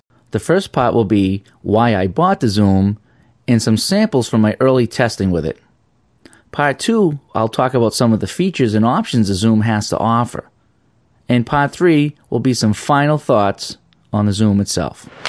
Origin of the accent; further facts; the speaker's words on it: Boston, Massachusetts, United States; yes, I'm from Boston.